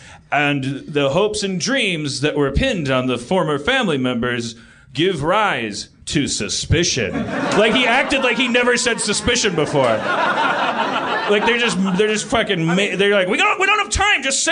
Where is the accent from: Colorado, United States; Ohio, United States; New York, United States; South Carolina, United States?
New York, United States; Brooklyn